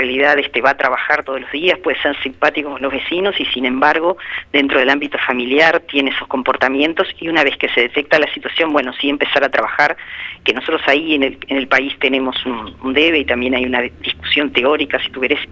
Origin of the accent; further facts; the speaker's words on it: Uruguay; nosotros muchas veces como sociedad uruguaya ponemos el acento en la violencia de los adolescentes